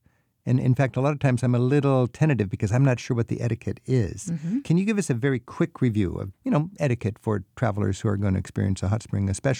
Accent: United States; this is a big shocking thing to me because I'm an American.

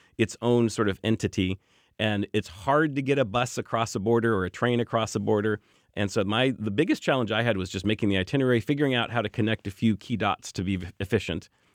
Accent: United States; And as an American, I felt like it's busy, but where are all the Americans, you know?

